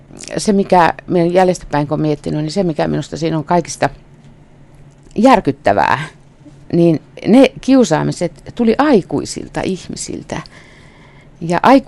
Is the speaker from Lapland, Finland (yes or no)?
yes; Posio, Lapland, Finland; kun mä oon tuolla Posiolla. Meillä on kesämökki sieltähän me ollaan myös kotoisin molemmat